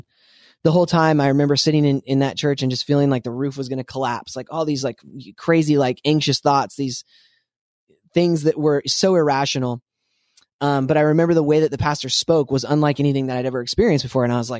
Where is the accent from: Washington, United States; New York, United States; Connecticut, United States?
Washington, United States; Spokane; I grew up in Spokane, Washington. I was raised in the church. My dad was a pastor.